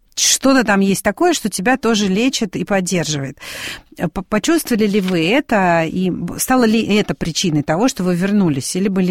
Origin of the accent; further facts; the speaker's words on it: Donbas, Ukraine; хотя я родом из Донбасса